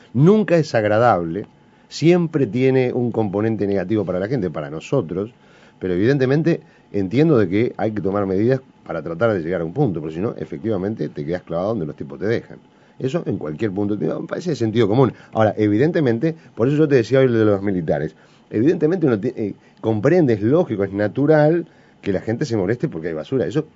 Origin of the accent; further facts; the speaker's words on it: Montevideo, Uruguay; soy ciudadano de Montevideo, también tengo mi opinión